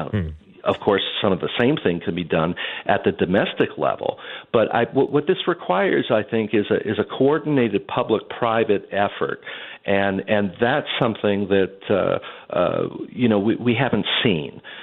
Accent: Michigan, United States; I'm originally from Michigan

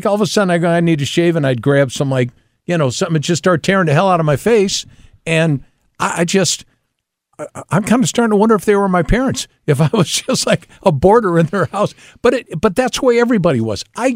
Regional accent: Crestwood, Missouri, United States; when I was growing up in Crestwood, we lived in Crestwood, and there's a park over in Webster.

